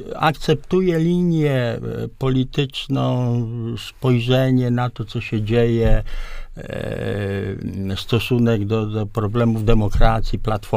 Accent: Łódź, Łódź Voivodeship, Poland; Jestem łodzianinem od urodzenia

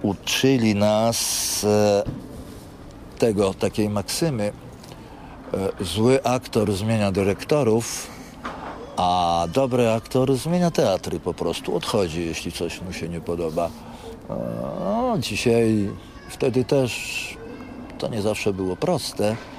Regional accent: Warsaw, Masovian Voivodeship, Poland; bo on z Konina, ja z Warszawy

